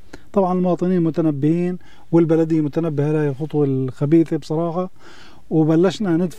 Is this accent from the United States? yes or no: no; Palestine; now in United Kingdom; Because I'm a Palestinian. Originally from Palestine. That's why. I'm British like her.